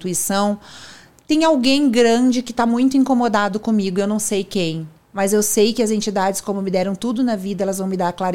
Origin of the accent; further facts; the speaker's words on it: Rio Grande do Sul, Brazil; Me contento. Eu sou gaúcha.